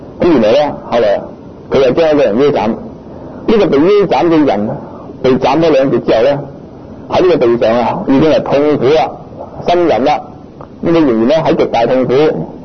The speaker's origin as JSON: {"language": "Cantonese", "region": "Guangdong", "country": "China", "said": "我們廣東人俗語、家和萬事興"}